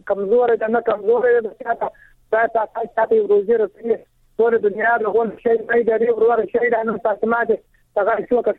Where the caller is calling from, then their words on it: Nangarhar, Afghanistan; زه په ننګرهار کې یم د ستګرم ولسوالۍ.